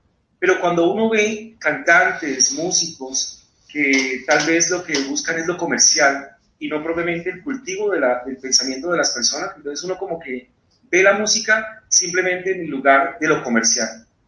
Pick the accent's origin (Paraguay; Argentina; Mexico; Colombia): Colombia; Palmira, Valle del Cauca; porque yo soy de Palmira